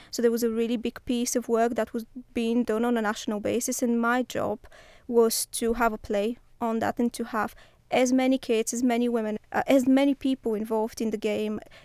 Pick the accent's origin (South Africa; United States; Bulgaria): Bulgaria; now in United Kingdom; I'm originally from Bulgaria.